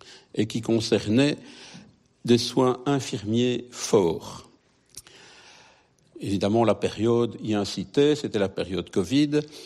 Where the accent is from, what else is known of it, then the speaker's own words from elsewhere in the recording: Wallonia, Belgium; je ne suis pas suisse, je suis belge et wallon.